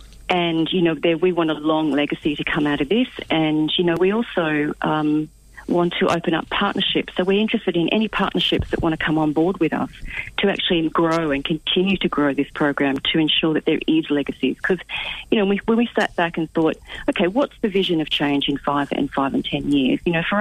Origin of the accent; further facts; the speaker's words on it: Melbourne, Victoria, Australia; I'm an old Melbourne girl. I grew up in Circus Oz.